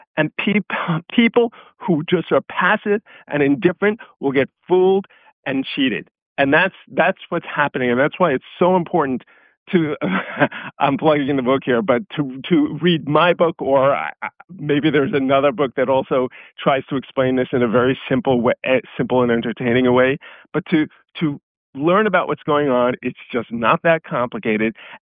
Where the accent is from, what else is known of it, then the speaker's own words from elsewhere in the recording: New York, United States; I grew up in New York. That's a rule of thumb here.